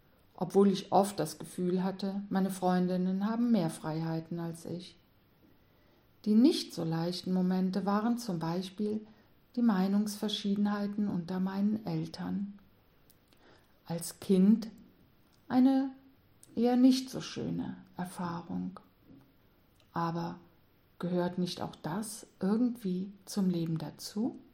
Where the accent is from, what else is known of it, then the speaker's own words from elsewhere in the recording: Rhineland-Palatinate, Germany; wie ich in meinem Heimatort im Ahrtal aufgewachsen bin.